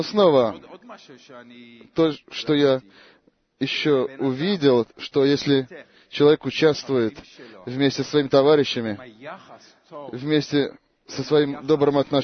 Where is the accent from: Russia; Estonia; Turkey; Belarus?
Turkey; also born or lived in Australia; now in Israel; Я турок, и я приехал сюда в Израиль из Австралии в 2006 году. Я уехал в Австралию, чтобы найти там рай земной, просто так.